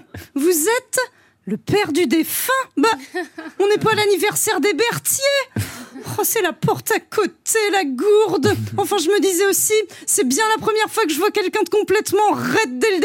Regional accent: Arras, Hauts-de-France, France; born there; now in Paris, France; Je suis née à Arras.

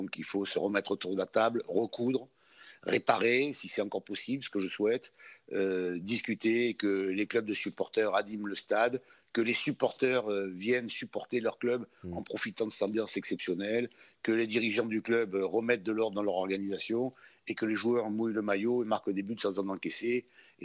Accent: Marseille, Provence-Alpes-Côte d'Azur, France; Je suis un Marseillais, j'aime ma ville

